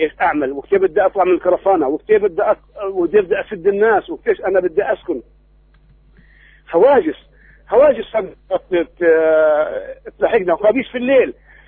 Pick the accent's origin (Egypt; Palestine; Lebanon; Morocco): Palestine; إحنا شعب فلسطيني هيك لازم نكون هيك، يعني خلص قعدنا في فلسطين وتحملنا الرباط